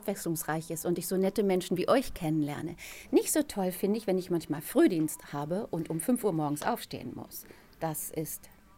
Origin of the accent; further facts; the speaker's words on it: North Germany, Germany; now in Stuttgart, Germany; Ich bin vor fast 20 Jahren nach Stuttgart gezogen. Ich komme eigentlich aus dem Norden